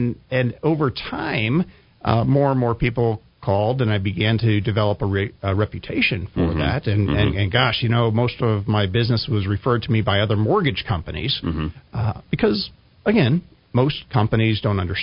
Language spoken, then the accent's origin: English; New Jersey, United States; also born or lived in Texas / New Mexico; Well, I'm from New Jersey, and then transferred to Texas.